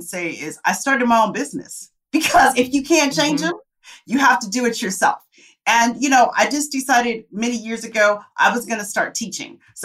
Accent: Tempe, Arizona, United States; I come from Tempe, Arizona. I don't know anybody in this business.

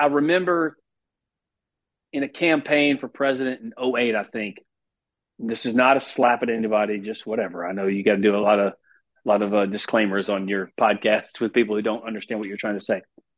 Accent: the South, United States; accent: country southern; I lost my accent to a large degree. When I got into politics, I realized it's an asset. I can burn you to the ground, but if I do it with a country southern soft accent, people don't even know what happened.

